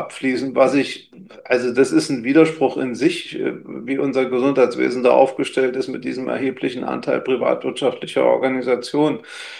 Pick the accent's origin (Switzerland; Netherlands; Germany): Germany; moved away as an adult; ich bin in der DDR groß geworden